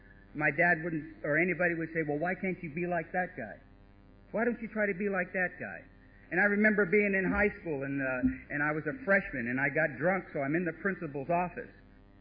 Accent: California, United States; also born or lived in Detroit; I was born in Detroit. I was brought out to California when I was about 3 or 4 years old, brought up in a little foster home over there.

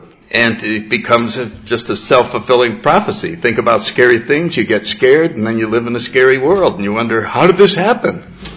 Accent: New Haven, Connecticut, United States; born or raised there

